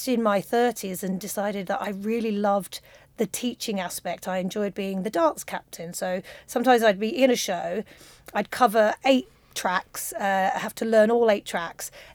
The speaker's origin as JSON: {"language": "English", "region": "London", "country": "United Kingdom", "said": "as a Londoner, I find the accent sort of like Liverpudlian"}